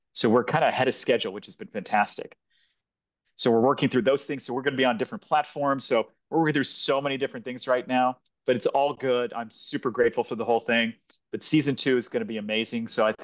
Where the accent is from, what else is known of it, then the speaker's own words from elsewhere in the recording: Kansas City, Missouri, United States; also born or lived in India; So growing up, I grew up in Kansas City when I was